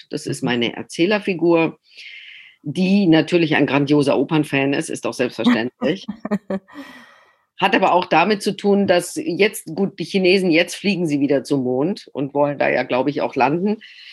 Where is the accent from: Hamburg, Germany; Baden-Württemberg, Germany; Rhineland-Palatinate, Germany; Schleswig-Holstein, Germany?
Baden-Württemberg, Germany; Freiburg; accent: Badisch; aus Freiburg kommend spreche ich ja gebürtig Badisch.